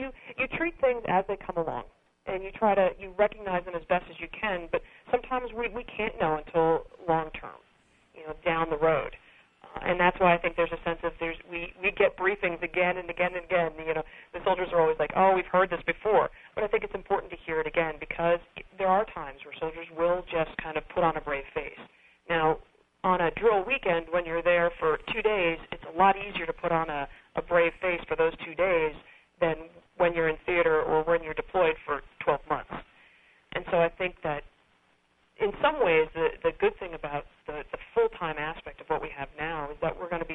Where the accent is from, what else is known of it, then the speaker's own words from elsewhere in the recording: New York, United States; I grew up outside of New York City, and I have three older brothers, so I feel like I can hold my own.